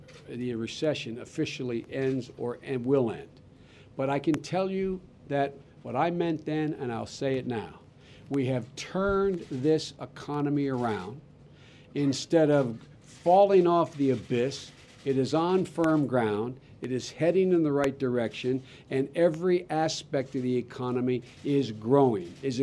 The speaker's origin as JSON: {"language": "English", "town": "Claymont", "region": "Delaware", "country": "United States", "tie": "born or raised there", "said": "the kitchen table I grew up in Claymont, Delaware"}